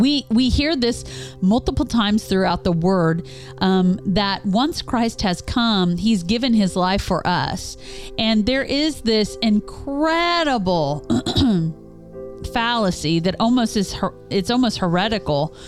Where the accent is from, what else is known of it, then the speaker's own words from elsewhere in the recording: Kansas City, United States; So we're from the Kansas City area and we like Kansas City Joe's barbecue.